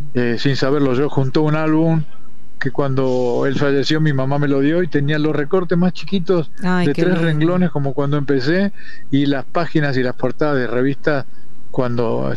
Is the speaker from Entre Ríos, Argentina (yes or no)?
no; Buenos Aires, Argentina; no me puedo olvidar de eso porque soy, viste, porteño